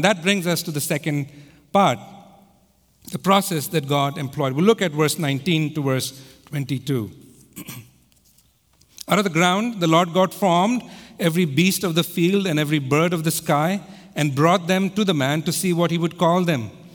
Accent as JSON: {"language": "English", "country": "India", "tie": "born or raised there", "said": "Many of you know I grew up in India."}